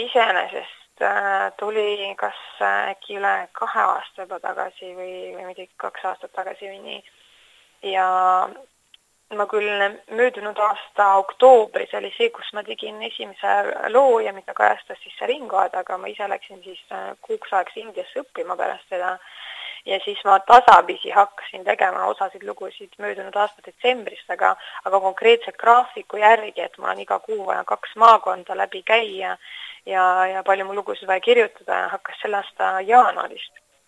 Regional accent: Järva County, Estonia; kuna ma ise olen Järvanist pärit

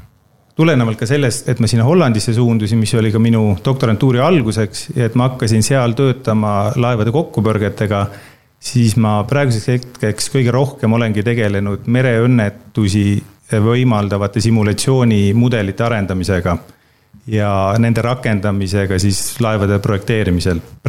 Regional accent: Saare County, Estonia; Pärit olen ma Saaremalt ja 97. aastal lõpetasin Saarema ühisgümnaasiumi.

